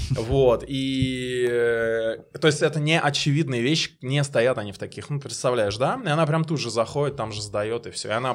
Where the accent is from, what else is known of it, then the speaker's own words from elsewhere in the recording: Dolgoprudny, Moscow Oblast, Russia; Братишка, я из Долгопрудного.